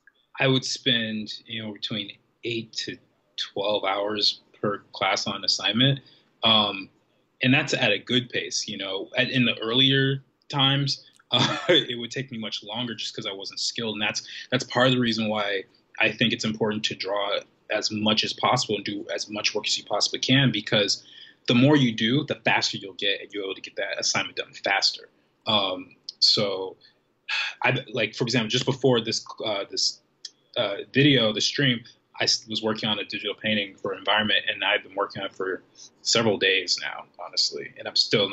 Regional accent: Los Angeles, California, United States; There happened to be one near my hometown. I'm from LA, and so there's one not too far away.

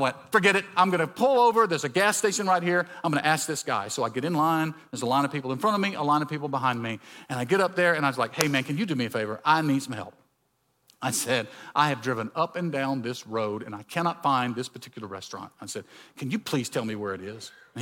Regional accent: Mississippi, United States; I'm from Mississippi, I can say it, okay?

